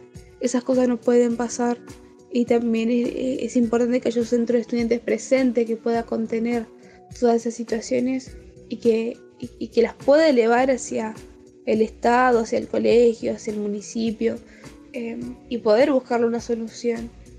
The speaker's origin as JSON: {"language": "Spanish", "town": "Berazategui", "region": "Buenos Aires Province", "country": "Argentina", "said": "Soy de Berazategui, provincia de Buenos Aires."}